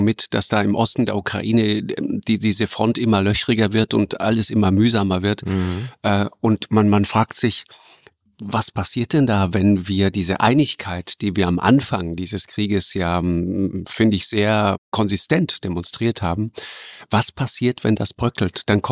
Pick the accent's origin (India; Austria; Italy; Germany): Italy; South Tyrol; Weißt du, als Südtiroler hat man immer so eine Sympathie für kleine feine Länder.